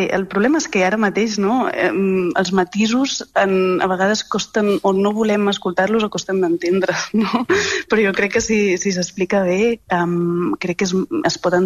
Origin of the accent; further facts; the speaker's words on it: Les Planes d'Hostoles, Catalonia, Spain; les Planes d'Hostoles és el meu poble